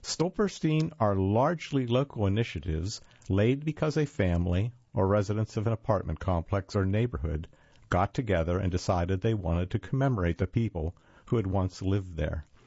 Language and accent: English; New Orleans, Louisiana, United States; I imagined New Orleans, my hometown, once the busiest slave market in the country